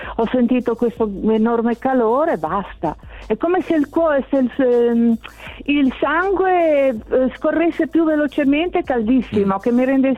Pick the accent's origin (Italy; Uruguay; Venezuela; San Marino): Italy; Genoa, Liguria; now in Albissola, Italy; sono genovese, adesso mi sono trasferita ad Albissola e vivo sul mare.